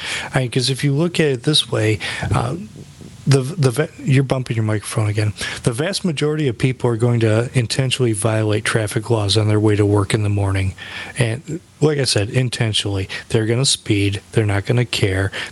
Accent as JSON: {"language": "English", "country": "United States", "said": "I'm American. I only speak one language."}